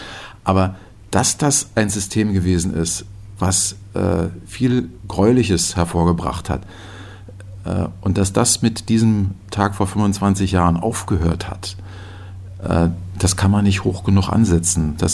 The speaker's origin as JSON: {"language": "German", "region": "West Germany", "country": "Germany", "said": "ich würde nie auf die Idee kommen, als Wessi zu denken"}